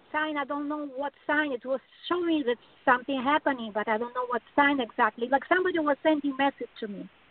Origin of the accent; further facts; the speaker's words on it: Connecticut, United States; I am from Connecticut